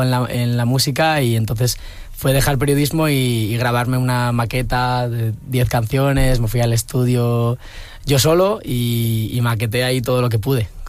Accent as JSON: {"language": "Spanish", "town": "Zarautz", "region": "Basque Country", "country": "Spain", "tie": "born or raised there", "also_born_or_lived": "Bilbao", "lives_now": "Asturias, Spain", "said": "me fui de Zarauz, de mi pueblo del País Vasco, a Bilbao, que está como a una hora. Y me fui allí a vivir y tal"}